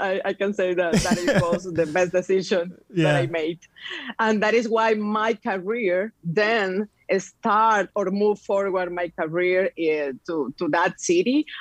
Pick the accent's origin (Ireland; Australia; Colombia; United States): Colombia; Barranquilla, Atlántico; As you mentioned it before, I am from Colombia. I am from a city in the north that is Barranquilla.